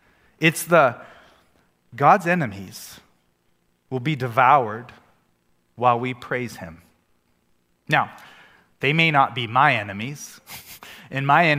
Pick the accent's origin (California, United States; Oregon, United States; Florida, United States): Oregon, United States; And so we come here from Oregon.